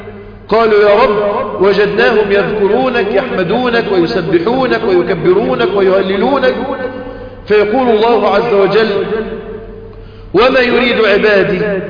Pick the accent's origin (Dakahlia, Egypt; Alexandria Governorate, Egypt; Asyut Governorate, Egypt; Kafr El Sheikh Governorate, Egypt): Dakahlia, Egypt; Mansoura; أنا من المنصورة